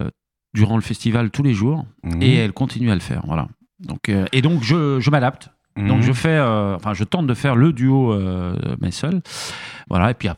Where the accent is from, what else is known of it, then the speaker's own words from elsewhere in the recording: Île-de-France, France; Pour celles et ceux qui ne connaîtraient pas la Seine-et-Marne, c'est un département rural d'Île-de-France. Et je viens de Seine-et-Marne.